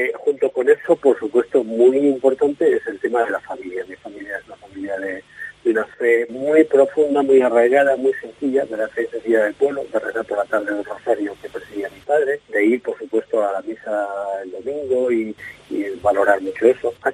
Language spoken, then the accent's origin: Spanish; Cervatos, Cantabria, Spain; desde 10 años yo empecé a estudiar en una escuelita en mi pueblo, Cervatos, a 5 kilómetros de Reynosa